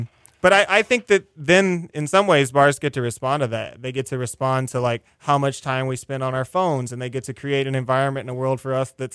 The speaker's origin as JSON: {"language": "English", "region": "Northeast", "country": "United States", "said": "We're going to play this because I'm from the Northeast."}